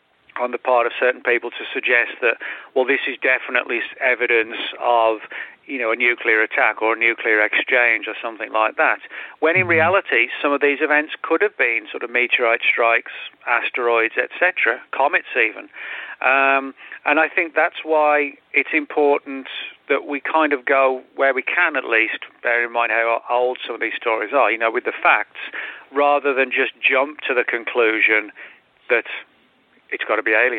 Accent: England, United Kingdom; moved away; because I'm originally from England, people over here ask me

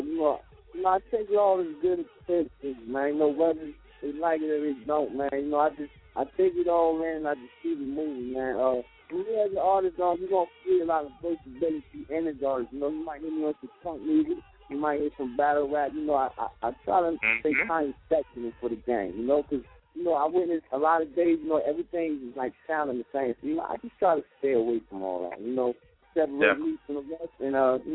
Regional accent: New Jersey, United States; I'm from Jersey, baby.

